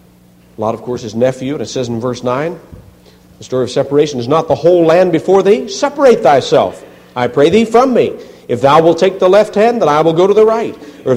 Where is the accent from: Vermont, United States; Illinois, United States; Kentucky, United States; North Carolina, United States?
Kentucky, United States; We were born and raised in Kentucky, but dad's been in Georgia now for nearly 20 years.